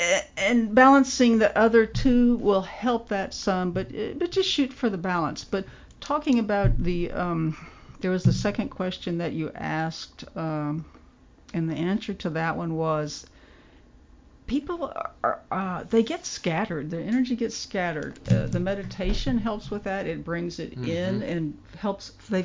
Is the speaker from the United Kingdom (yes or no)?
no; Houston, Texas, United States; I remember I grew up in Houston, so you know you had a lot of frantic frenzy there.